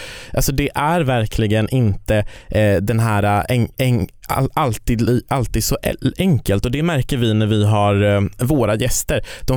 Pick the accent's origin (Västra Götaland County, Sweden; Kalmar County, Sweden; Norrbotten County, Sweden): Norrbotten County, Sweden; Kiruna; Jag kommer ju från Kiruna, så att jag var där senast nu i år